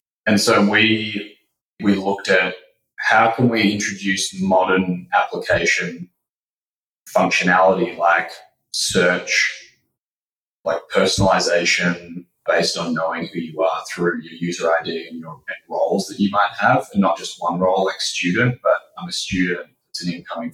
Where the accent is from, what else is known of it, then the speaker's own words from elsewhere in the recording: Melbourne, Victoria, Australia; now in United States; you can probably tell I'm not originally from the US. I'm from Melbourne, Australia. I went to the University of Oregon for a couple of years. My dad is from out on the West Coast